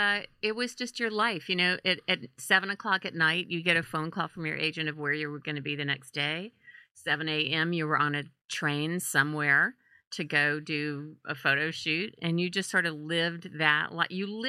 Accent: Louisiana, United States; I was from Louisiana, and I was going like, I don't understand why she went

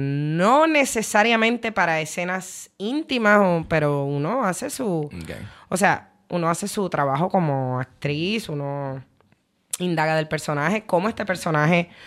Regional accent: Puerto Rico; yo soy puertorriqueña, pero mis dos papás son de República Dominicana.

